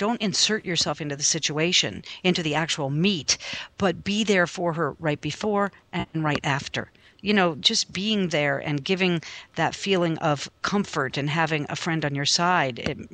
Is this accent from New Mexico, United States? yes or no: yes; Albuquerque, New Mexico, United States; it's from Sandy in Albuquerque. Oh, my hometown.